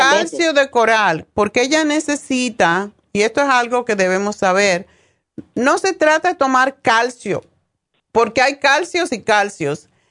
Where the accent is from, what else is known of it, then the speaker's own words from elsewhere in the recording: Cuba; en mi país, en Cuba, como estamos rodeados de agua